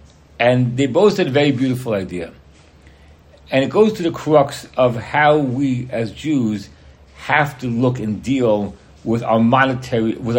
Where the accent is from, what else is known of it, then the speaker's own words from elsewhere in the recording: United States; Because as an American, at least in my early years, whenever you talk about slavery, it always conjures up the idea of the vision of what the African Americans went through